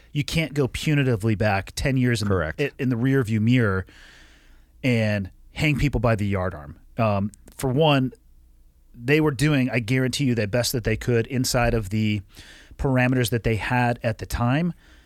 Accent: Santa Cruz, California, United States; I left where I grew up in Santa Cruz, an amazing place to grow up, an even better place to leave is the way I describe it.

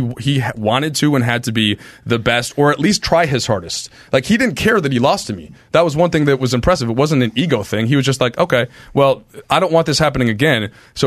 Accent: Minnesota, United States; I grew up in Minnesota, and there was a little bit of that there.

